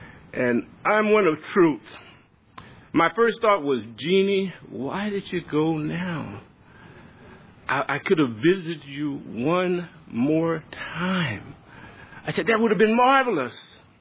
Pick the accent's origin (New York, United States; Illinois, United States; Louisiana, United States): Louisiana, United States; I'm from Louisiana, so you're my neighbor.